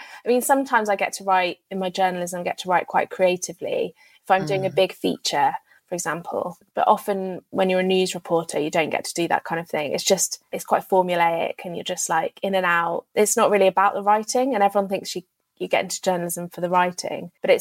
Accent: United Kingdom; being a Brit in Germany.

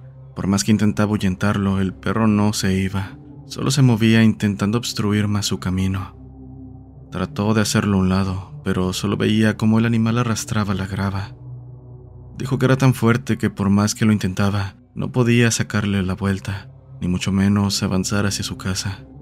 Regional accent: San Luis Potosí, Mexico; Somos de San Luis Potosí, capital

